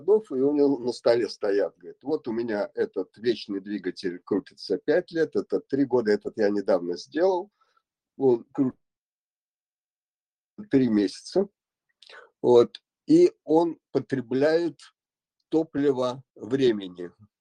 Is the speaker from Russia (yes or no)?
yes; Leningrad, Saint Petersburg, Russia; я родом с Ленинграда